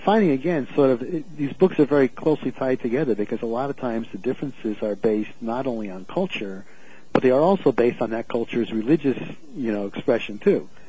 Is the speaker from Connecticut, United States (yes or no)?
yes; Connecticut, United States; now in Cincinnati, United States; I grew up in Connecticut, lived there for many years.